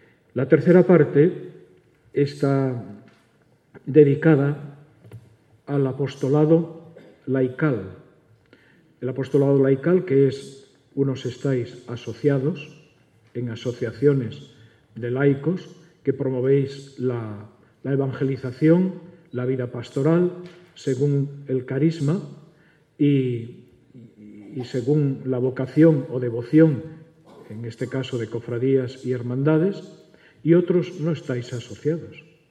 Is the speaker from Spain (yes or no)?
yes; Asturias, Spain; Yo no escribo muy bien, soy asturiano y estas cosas del asturiano, pues a veces se nos meten unos circunloquios ahí